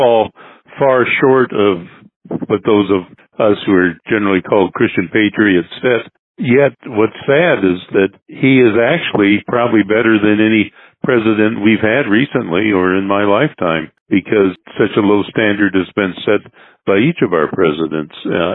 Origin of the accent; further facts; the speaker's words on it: California, United States; Yeah, Ronald Reagan, I'm from California also